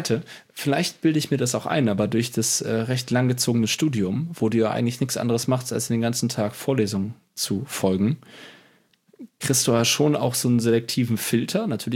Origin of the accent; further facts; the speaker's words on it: North Rhine-Westphalia, Germany; Aber ich bin Rheinländer.